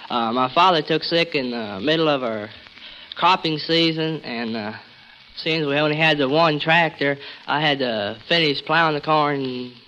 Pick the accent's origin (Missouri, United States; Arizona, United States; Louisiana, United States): Missouri, United States; Houstonia; I'm from Houstonia, Missouri, and attend Houstonia High School.